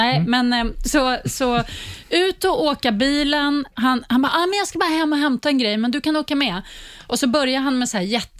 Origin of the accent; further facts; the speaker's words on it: Stockholm, Stockholm County, Sweden; Jag hade precis skaffat en lägenhet på Sveavägen, så jag bodde också runt hörnet. Och i och med att jag är uppvuxen i Stockholm, i stan